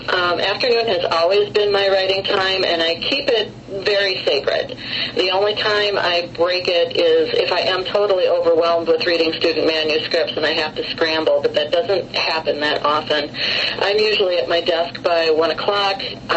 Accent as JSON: {"language": "English", "country": "United States", "said": "And I thought, well, I'm American, so yes, I probably will be."}